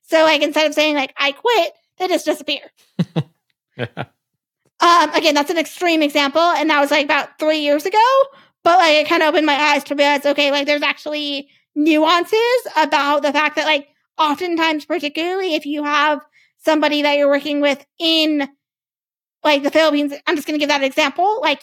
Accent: the South, United States; So like, I grew up kind of in the South

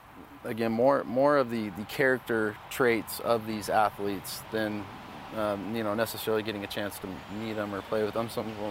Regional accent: West Coast, United States; I liked West Coast teams just because I grew up on the West Coast

